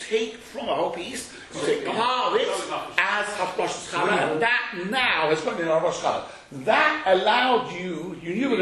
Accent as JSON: {"language": "English", "country": "United Kingdom", "said": "Yeah, I'm British, yeah."}